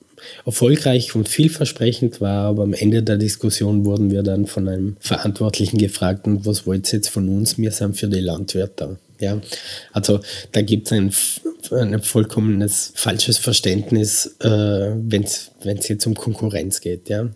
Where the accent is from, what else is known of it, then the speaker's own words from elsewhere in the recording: Merano, Trentino-Alto Adige, Italy; Italien, also ich bin aus Meran, ich komme aus Italien.